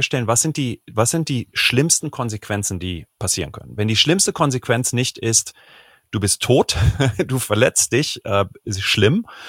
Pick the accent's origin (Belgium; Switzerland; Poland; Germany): Germany; Cologne, North Rhine-Westphalia; Ich bin in Köln groß geworden